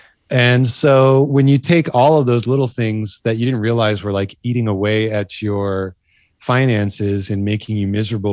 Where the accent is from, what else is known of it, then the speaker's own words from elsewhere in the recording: Florida, United States; also born or lived in New York City; now in Austin, United States; So yeah, certainly moving to Austin, and I was born and raised in Florida, which is the Sunshine State.